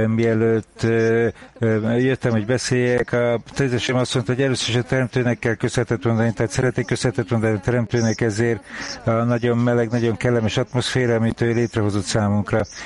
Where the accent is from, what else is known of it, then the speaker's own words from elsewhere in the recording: Almaty, Kazakhstan; én is Almátából vagyok